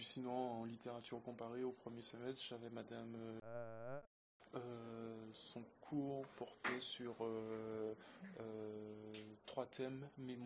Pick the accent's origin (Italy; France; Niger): France; Guadeloupe; moved away as an adult; also born or lived in Martinique; now in Aix-en-Provence, France; je suis originaire de Guadeloupe à la base, en fait. J'ai fait 18 ans en Guadeloupe, tiens. Et ensuite, quand j'ai eu mon bac, j'ai fait 2 ans de classe préparatoire en littéraire en Martinique. Et après ces 2 années-là, je suis venu à Aix, en fait.